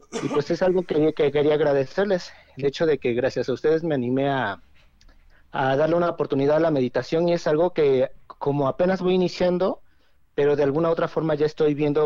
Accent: Puebla, Mexico; De Puebla. Disculpen.

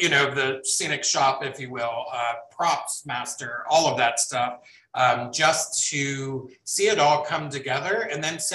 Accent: Ohio, United States; also born or lived in Lancaster, Pennsylvania; now in St. Louis, United States; I love the city of St. Louis here. I'm originally from Ohio.

